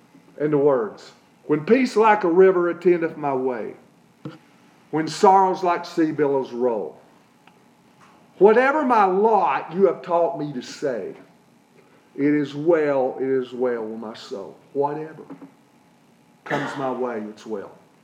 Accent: Newport, Tennessee, United States; I could go back to my hometown when I was a teen, and there's some additions, but for the main part, you could sit me down in it, and I'd go, this is Newport.

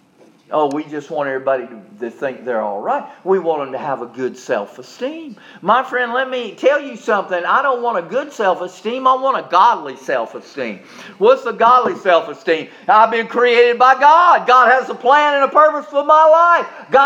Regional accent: Charleston, United States; I remember that being a big deal as I was growing up in Charleston.

